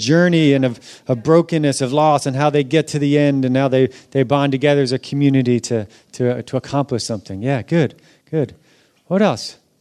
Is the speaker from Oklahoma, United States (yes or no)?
no; Philadelphia, Pennsylvania, United States; As a kid, I grew up in Philadelphia, so the East Coast of United States.